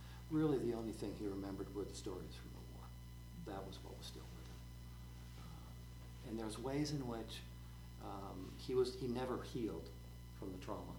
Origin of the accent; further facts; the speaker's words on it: Oak Park, Illinois, United States; I was raised in Oak Park, Illinois, which is on the western, just the western edge of Chicago.